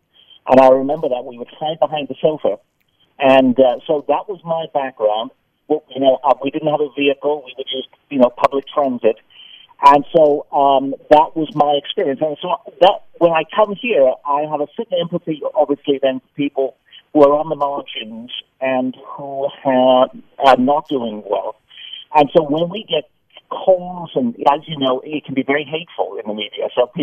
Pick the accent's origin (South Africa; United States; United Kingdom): United Kingdom; Port Talbot, Wales; I'm from Wales, and, okay. Which is it's right on the beach. It is a town called Port Talbot. On one side of the beach is British Steel Corporation, and on the other side is British Petroleum Chemicals.